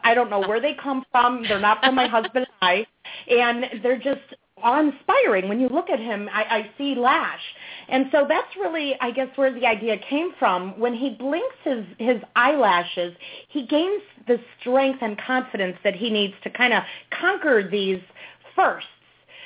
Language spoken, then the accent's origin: English; Chicago, Illinois, United States; moved away as an adult; now in Arizona, United States; I'm from Chicago originally and relocated to Arizona just this May. So this is my first winter I'm missing in Chicago.